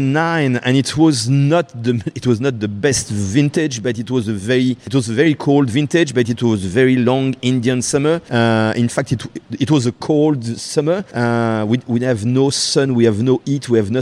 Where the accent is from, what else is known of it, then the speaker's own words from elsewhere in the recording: Bourgogne-Franche-Comté, France; moved away as an adult; now in Canada; of course, I'm from Burgundy. So, of course, you have lots of Pinot Noir. But being from Burgundy, I'm more a Chardonnay winemaker.